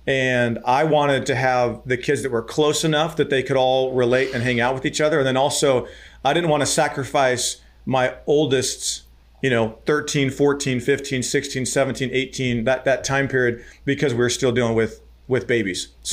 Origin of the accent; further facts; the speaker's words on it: Arizona, United States; So born and raised in Arizona, growing up, I was the sixth of 10 kids.